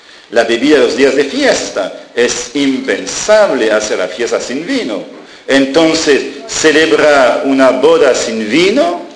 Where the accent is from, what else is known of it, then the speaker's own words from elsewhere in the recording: France; Spanish is a second language; No lo digo porque soy francés